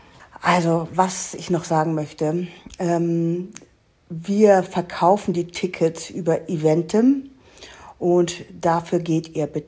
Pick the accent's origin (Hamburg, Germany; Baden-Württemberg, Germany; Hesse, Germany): Hamburg, Germany; ich komme aus Hamburg. Meine ganzen Großeltern, die kommen alle aus Hamburg, sind alles Hamburger. Ich bin kein Quittchen, aber hier bin ich ein Quittchen.